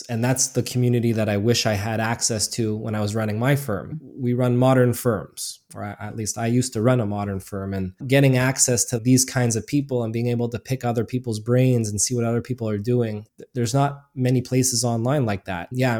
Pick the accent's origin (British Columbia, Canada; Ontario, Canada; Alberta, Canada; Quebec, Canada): Quebec, Canada; Montreal; born and raised in Montreal, Canada. I'm a CPA here.